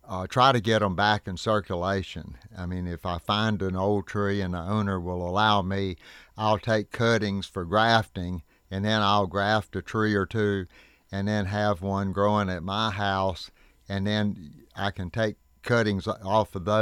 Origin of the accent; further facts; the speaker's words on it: North Carolina, United States; I grew up in Idle County, and that's near the county seat there, Statesville.